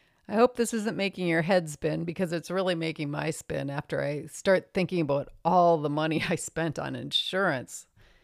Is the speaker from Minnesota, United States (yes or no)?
yes; Minnesota, United States; In my home state of Minnesota, all employers are required to provide workers' compensation insurance to all of their employees.